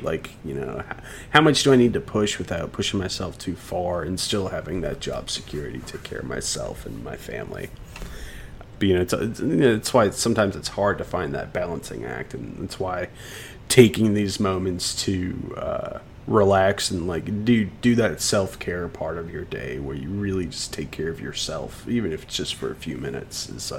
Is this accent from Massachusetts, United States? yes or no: yes; Boston, Massachusetts, United States; I'm from Boston, so I've been in New York a shitload of times.